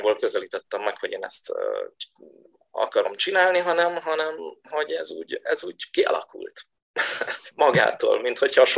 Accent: Budapest, Hungary; Mert egyébként, ugye Budapesten, ahol én fölnőttem, nem volt jellemző az, hogy tehát jártunk bulizni

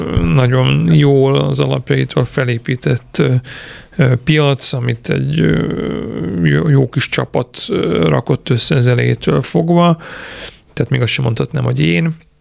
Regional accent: Dunajská Streda, Trnava Region, Slovakia; itt vagyunk Dunaszerdei közepén, én itt nőttem fel, legalábbis én 11-12 éves koromig itt éltem

